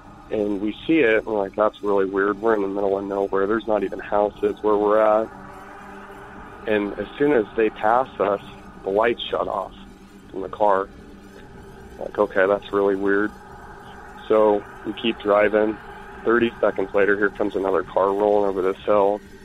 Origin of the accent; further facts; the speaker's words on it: Iowa, United States; I'm from Iowa.